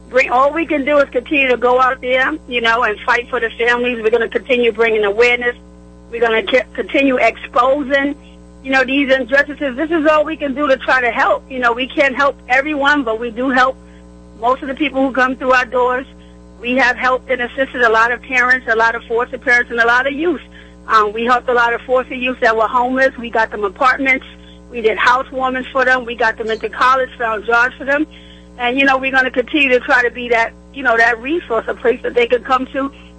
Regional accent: United States; we as American citizens here, we all need to come together

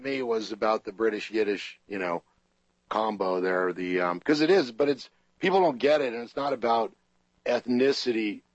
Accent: California, United States; born there; my home state for my parents, I was born in California, as were most of my siblings

